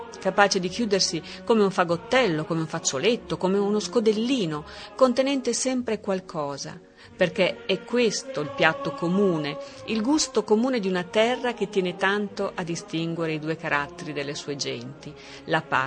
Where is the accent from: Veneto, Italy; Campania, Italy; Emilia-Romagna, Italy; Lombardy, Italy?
Emilia-Romagna, Italy; Modena; Da modenese pensai che questo era un segnale del destino